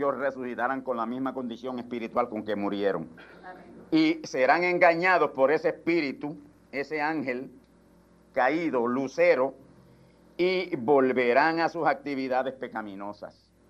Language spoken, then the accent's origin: Spanish; Puerto Rico; Si a mí me llaman puertorriqueño es porque soy de Puerto Rico.